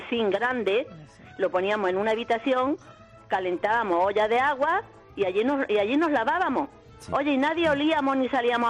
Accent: Málaga, Andalusia, Spain; now in Zaragoza, Spain; Yo te llamo desde Zaragoza, pero soy malagueña.

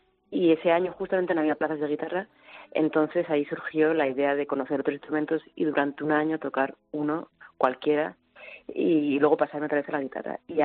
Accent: Navarre, Spain; como buena navarra y buena cabezota

